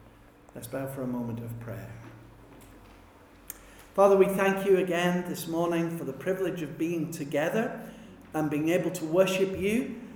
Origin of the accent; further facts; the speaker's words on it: York, Yorkshire and the Humber, United Kingdom; I'm originally from York, just outside York across in England